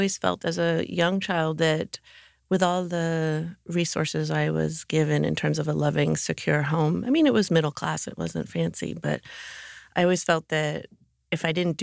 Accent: Mendham, New Jersey, United States; went to high school in Mendham, which was the next town to the west.

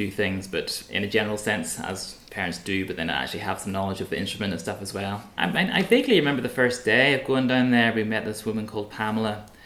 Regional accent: Northern Ireland, United Kingdom; moved away; Yeah, I've always seen myself as Irish.

